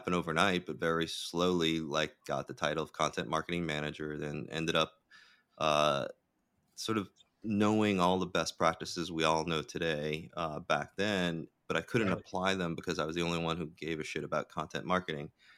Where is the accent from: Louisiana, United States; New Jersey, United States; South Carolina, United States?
Louisiana, United States; New Orleans; I mean, I grew up in New Orleans where like storytelling and music is just like so prevalent.